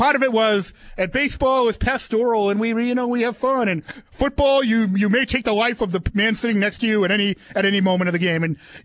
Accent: Boston, Massachusetts, United States; I grew up in Boston, as you can tell by my gorgeous King's English, and I was a Patriots fan

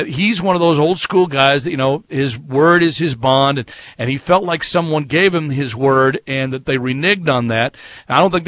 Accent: Texas, United States; moved away; And I'm originally from Texas, just so you know that. But it's been a number of years since I've lived there.

